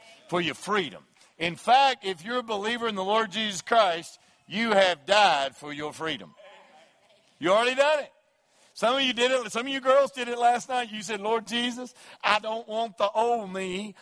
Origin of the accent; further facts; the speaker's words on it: Kentucky, United States; and we're from Kentucky. So this is the way we do it.